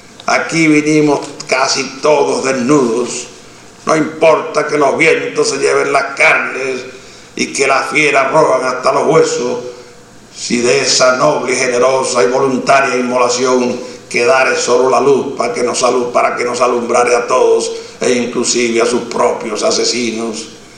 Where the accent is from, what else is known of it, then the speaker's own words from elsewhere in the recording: Cuba; todos los días nos acostemos como médicos y como cubanos